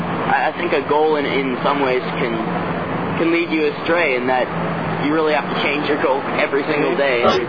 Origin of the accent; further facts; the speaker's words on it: Texas, United States; I grew up in Texas.